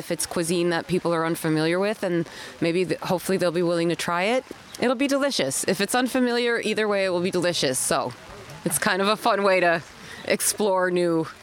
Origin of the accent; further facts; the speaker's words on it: New York, United States; now in New York City, United States; I'm a chef that's been living in New York City for the last 20 years, but I grew up here in the Catskills.